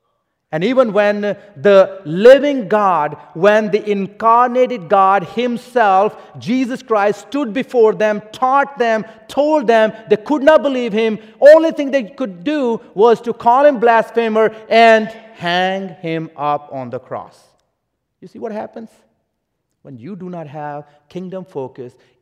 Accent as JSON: {"language": "English", "country": "Pakistan", "second_language": "English", "said": "Many of you know I come from Pakistan. I live there, and still most of my ministry is among Muslims."}